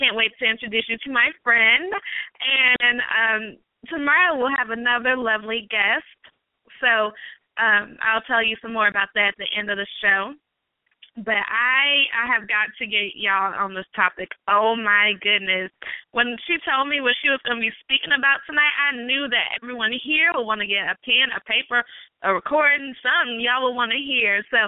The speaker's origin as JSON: {"language": "English", "region": "North Carolina", "country": "United States", "said": "Y'all know I'm from North Carolina, and I met her in Raleigh"}